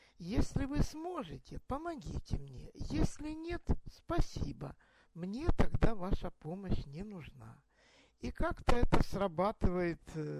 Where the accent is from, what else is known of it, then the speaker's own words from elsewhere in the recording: Rostov-on-Don, Rostov Oblast, Russia; из Ростова-на-Дону.